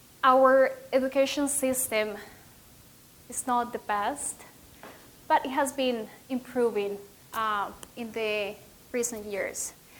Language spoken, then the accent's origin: English; Colombia; I'm from Colombia.